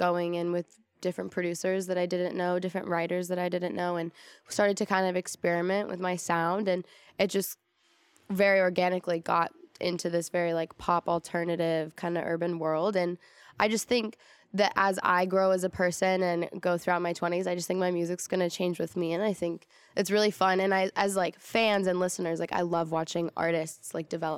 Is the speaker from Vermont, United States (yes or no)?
no; Phoenix, Arizona, United States; I guess growing up in Phoenix and getting to perform all the time like just made me realize my love for being on the stage